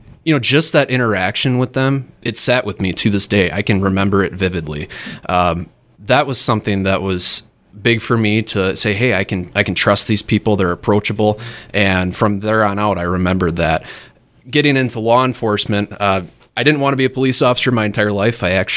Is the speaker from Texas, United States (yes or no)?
no; Wisconsin Rapids, Wisconsin, United States; also born or lived in Plover; I'm from Wisconsin Rapids. Wisconsin Rapids, born and raised for pretty much the first half of my life. And I actually grew up in Plover during adolescence, but my family's always been in Rapids.